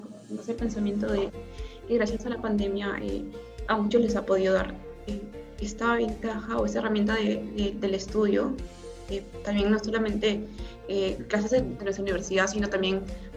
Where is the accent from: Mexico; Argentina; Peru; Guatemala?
Peru; nosotros como estudiantes peruanos